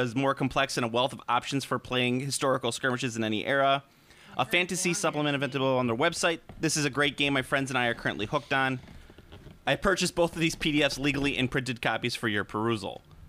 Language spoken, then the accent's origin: English; Chicago, Illinois, United States; We are from Chicagoland, so we have a huge Mexican candy selection to avoid here